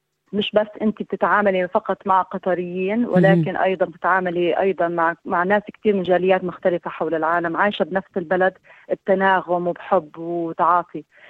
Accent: Doha, Qatar; now in Australia; اصولي فلسطينيه ولكن من مواليد الدوحه، وهذا شيء يعني بفتخر فيه انا

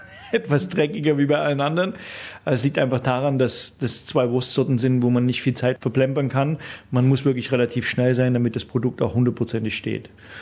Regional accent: Thuringia, Germany; born there; moved away; Ich bin geboren in Thüringen, in der Nähe von Jena. Bin dann 1990, gerade wo die Grenze aufgemacht hat, bin ich nach Bayern gegangen zur Ausbildung.

